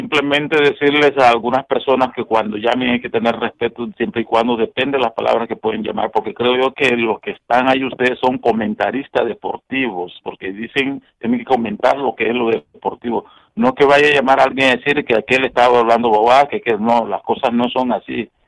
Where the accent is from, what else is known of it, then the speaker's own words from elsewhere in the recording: Honduras; ahorita yo soy catracho y yo no puedo decir que Honduras está alto